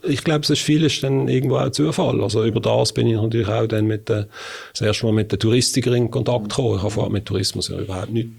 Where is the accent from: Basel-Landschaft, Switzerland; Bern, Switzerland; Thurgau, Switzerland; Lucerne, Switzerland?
Basel-Landschaft, Switzerland; Binningen; aufgewachsen bin ich in Binningen. Mhm. Dann habe ich relativ lange in Basel gelebt. Mhm. Jetzt wieder in Bottmigen.